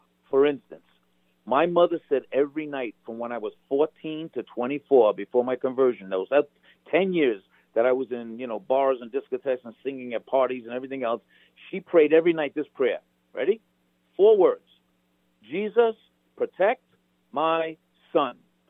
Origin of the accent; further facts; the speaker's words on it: New Jersey, United States; How you doing? I'm from New Jersey.